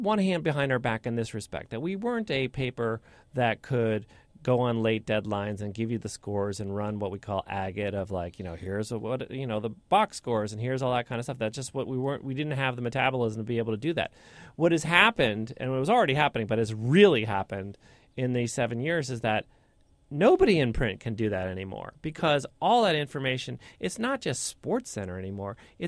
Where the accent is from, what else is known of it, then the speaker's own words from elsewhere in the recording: Boston, Massachusetts, United States; You know, I grew up in Boston, so that seismic Reggie Lewis story that the sports team did years ago was really huge.